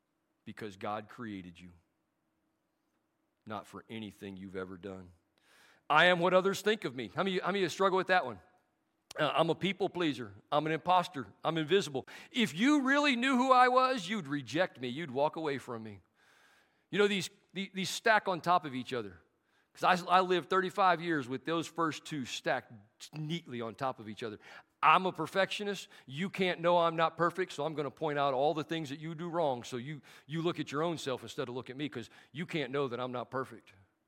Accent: Arkansas, United States; I used West Virginia earlier. I'm from Arkansas. I'm from Arkansas. We got no branches there. We all related.

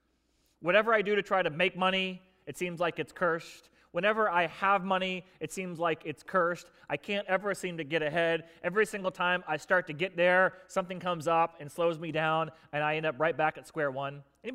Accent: Florida, United States; I grew up down in South Florida where it's sort of the land of the rich and plentiful.

